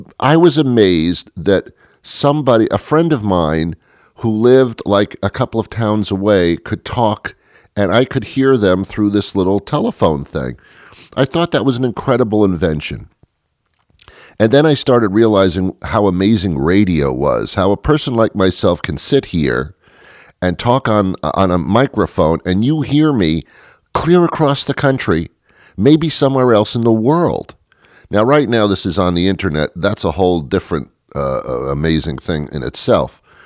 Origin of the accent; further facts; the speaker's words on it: Teaneck, New Jersey, United States; I was brought up in Teaneck, New Jersey, which was about, I'd say about 5 miles into New Jersey from the George Washington Bridge.